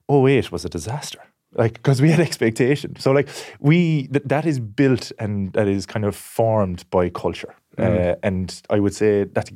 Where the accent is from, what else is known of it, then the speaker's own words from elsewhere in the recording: Ireland; are we comfortable as an Irish people with expectation and with the burden of favouritism?